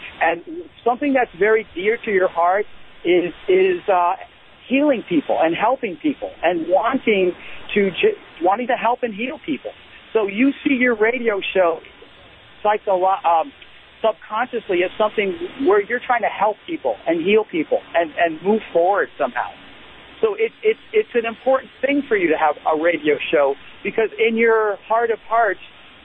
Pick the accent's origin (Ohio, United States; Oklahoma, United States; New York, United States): New York, United States; but I grew up in New York, and I've always admired what he's done.